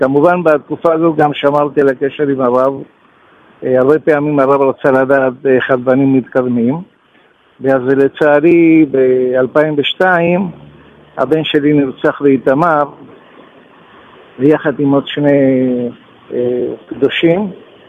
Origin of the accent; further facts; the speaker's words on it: Argentina; now in Israel; בעיקרון זה התחלה עוד בארגנטינה, לפני שעליתי לארץ, בשנות ה-70